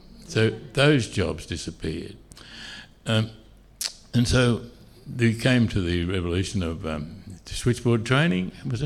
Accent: Queensland, Australia; born there; But I did get a job there because I was born in Queensland, so we got round that one.

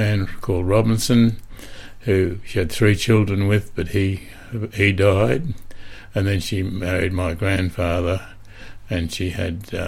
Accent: Boulia, Queensland, Australia; born there; And I was born in Boulia, Western Queensland, in 1934.

